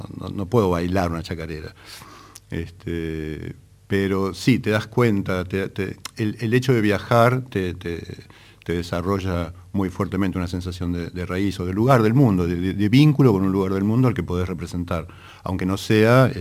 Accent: Buenos Aires, Argentina; cuando yo como porteño hacía con culpa la música folclórica argentina

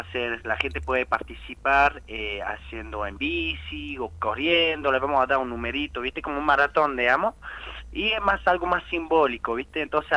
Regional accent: Switzerland; Spanish is a second language; moved away as an adult; now in Salta, Argentina; Yo soy de Suiza, yo nací en Suiza hace 35 años, y bueno, viví toda mi vida casi allá. Y bueno, hace 10 años llegué en Salta como mochilero

